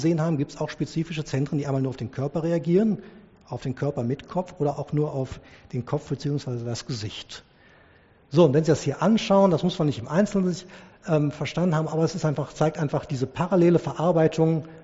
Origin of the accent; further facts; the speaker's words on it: Krefeld, North Rhine-Westphalia, Germany; der Schutzheilige meiner Heimatstadt Krefeld